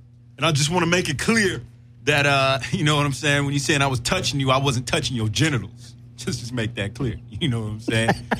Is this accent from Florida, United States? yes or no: yes; West Palm Beach, Florida, United States; I'm actually from West Palm Beach, Florida.